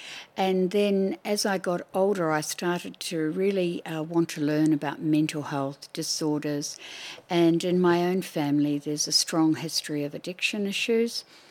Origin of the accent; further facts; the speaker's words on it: Wellington, New Zealand; I grew up in Wellington, New Zealand, which is the capital city of New Zealand. I grew up in a place called Strathmore Park, which is near the airport.